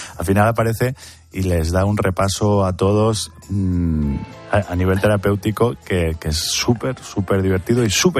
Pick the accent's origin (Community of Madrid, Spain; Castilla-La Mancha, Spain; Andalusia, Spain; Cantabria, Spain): Community of Madrid, Spain; Alcalá de Henares; also born or lived in Toledo; sí, me crié en Alcalá. Soy de un pueblo de Toledo que se llama Jofrín, pero... Pero sí, me crié en Alcalá.